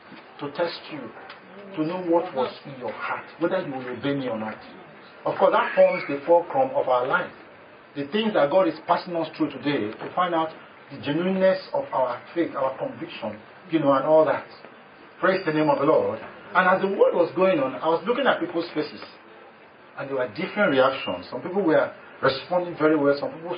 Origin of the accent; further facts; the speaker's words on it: Nigeria; You know, I came all the way from Nigeria to Kenya, and I'm going to speak